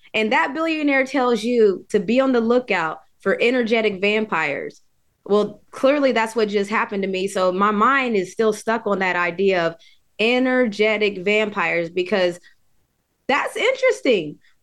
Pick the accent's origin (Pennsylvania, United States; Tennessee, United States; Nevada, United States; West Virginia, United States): West Virginia, United States; I'm from West Virginia.